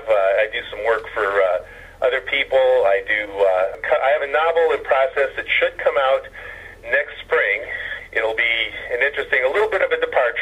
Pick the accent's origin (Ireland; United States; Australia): Ireland; I'm Irish, and in our heritage, the storyteller, the bard, wasn't necessarily a musician.